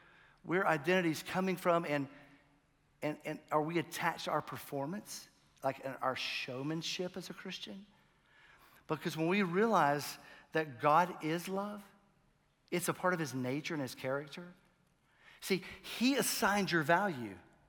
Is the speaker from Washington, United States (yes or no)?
no; Smithfield, North Carolina, United States; I grew up in Smithfield. I knew everybody. They knew me. Life was good. Parents divorced. I moved to Raleigh for 1 year